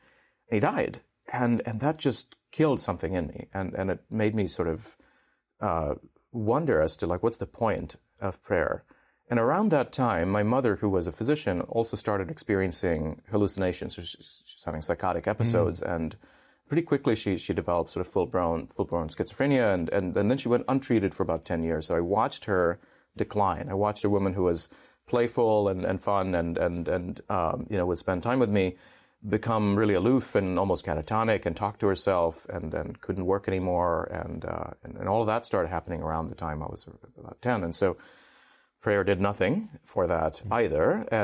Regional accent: Oman; also born or lived in Qatar; So I grew up. Hindu. I grew up in not in India. My parents are from India, but they moved to the Middle East. So I was born in Qatar, and I spent my childhood mostly in Oman, which is a sleepy country on the Arabian Gulf, and very peaceful place

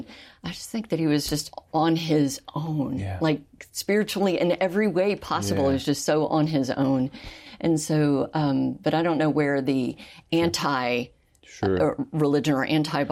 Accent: Houston, Texas, United States; Sure. I grew up in Houston, Texas, in a small middle-class family.

